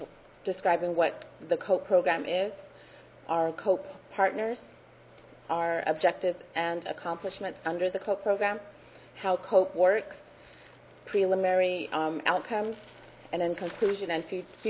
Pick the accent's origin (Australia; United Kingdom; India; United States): United States; Navajo Nation; I am from the Navajo Nation, and I work for the Navajo Nation Community Health Representative Program.